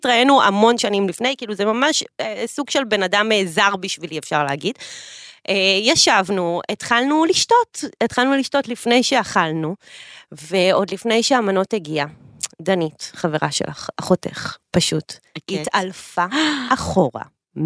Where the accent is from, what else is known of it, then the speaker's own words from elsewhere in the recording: Petah Tikva, Central District, Israel; חבר ילדות, פתח תקווה, גדלנו ביחד